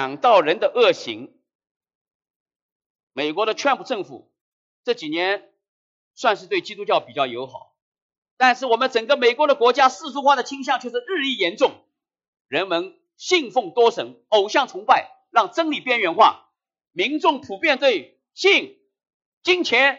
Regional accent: China; 我们中国人不是常常自豪地说吗？

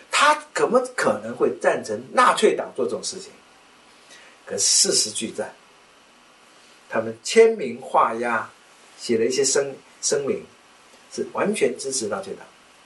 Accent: China; 身为一个中国人，我们必须了解，中国崛起了

